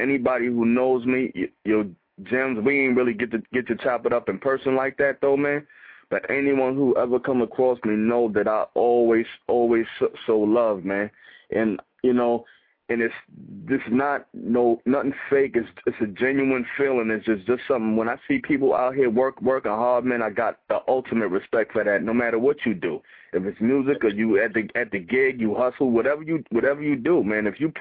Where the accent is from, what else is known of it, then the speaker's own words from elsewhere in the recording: New York, United States; it's a Bronx song, basically, because that's what I represent, but I'm a New Yorker all day.